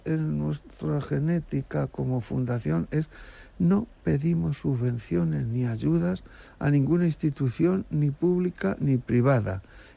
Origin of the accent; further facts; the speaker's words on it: Quero, Castilla-La Mancha, Spain; desde Quero, que como sabes es mi querido pueblo